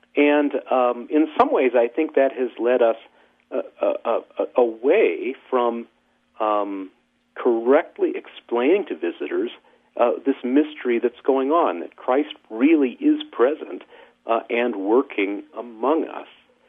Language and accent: English; Illinois, United States; The church that I grew up in back in Illinois had a huge painting of the ascension of Jesus above the high altar.